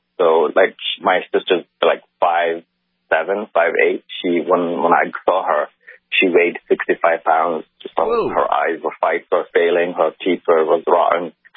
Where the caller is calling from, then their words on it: Canada; About 13 months ago, I lived in I'm calling from Canada. I lived in a different province